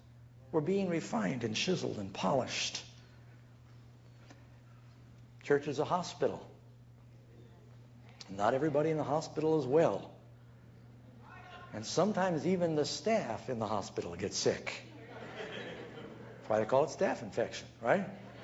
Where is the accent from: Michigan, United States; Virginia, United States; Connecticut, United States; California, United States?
California, United States; Where are you from? I'm from California. You're from California. I'm from California.